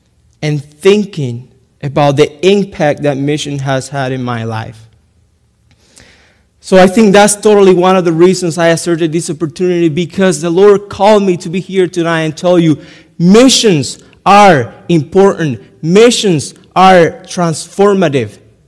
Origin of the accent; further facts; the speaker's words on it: Cuba; now in United States; I am originally from Cuba, and almost 7 years ago that I came to this country.